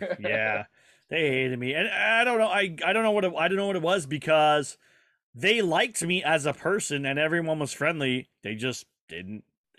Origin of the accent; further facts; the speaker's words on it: Fairbanks, Alaska, United States; born there; I was born in Fairbanks, Alaska. I was actually born up there. Right outside.